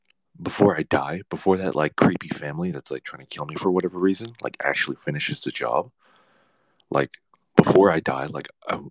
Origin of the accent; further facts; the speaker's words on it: Louisiana, United States; I'm from Louisiana, and you can't call yourself an angler until you go catfish noodling.